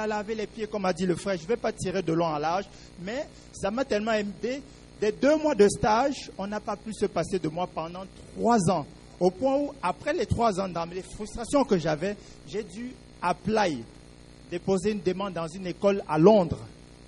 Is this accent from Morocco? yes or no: no; Cameroon; now in Benin; J'ai commencé à vendre des t-shirts au marché central de mon pays, au Cameroun. Maintenant, je suis béninois, par la grâce de Dieu, puisque j'ai pris une béninoise